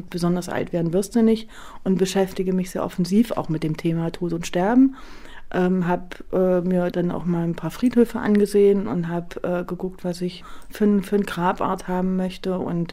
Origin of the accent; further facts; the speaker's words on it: Thuringia, Germany; Ich bin gläubig, ja. Also ich komme aus dem Eichsfeld, also das liegt in Thüringen und da ist einfach das mit in die Wiege gelegt, ne? Dass man eben katholisch erzogen wird.